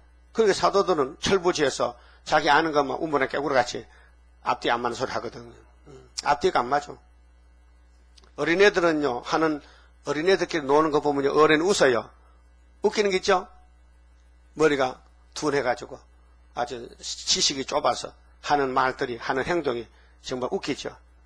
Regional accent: Uiseong, North Gyeongsang, South Korea; 나는 경상북도 의성에서 왔어요.

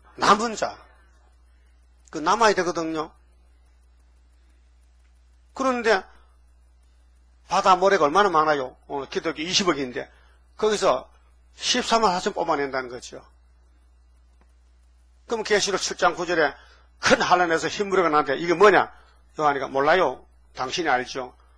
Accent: Gyeongsang, South Korea; 나는 경상도에서 왔어요.

